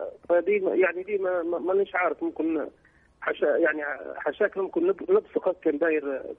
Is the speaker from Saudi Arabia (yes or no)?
no; Libya; من ليبيا.